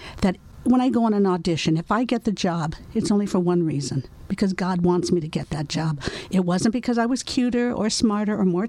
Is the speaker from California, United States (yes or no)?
yes; Hollywood, California, United States; growing up in Hollywood, I kept that attitude, always knowing it's just a job.